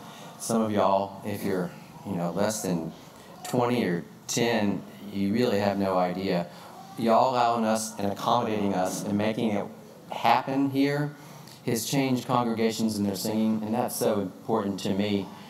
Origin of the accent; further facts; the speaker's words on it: Gastonia, North Carolina, United States; born there; I'm not from a Mennonite background. I was born in Gastonia, North Carolina